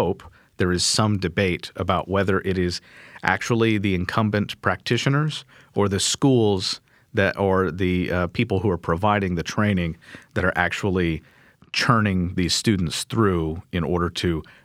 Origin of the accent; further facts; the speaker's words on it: Kentucky, United States; One of those states is my home state of Kentucky.